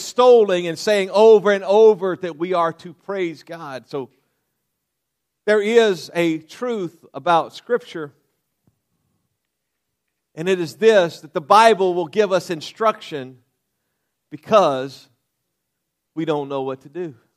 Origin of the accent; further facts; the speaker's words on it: Louisiana, United States; now in Kansas City, United States; I was raised in Louisiana, so I'm a Saints fan.